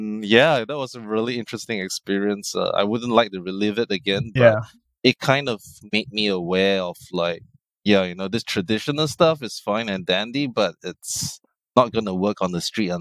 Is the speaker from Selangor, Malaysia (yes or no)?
no; Kuching, Sarawak, Malaysia; I grew up in Kuching. It's a really small city in Borneo, which is actually part of Malaysia. We're famous for our monkeys.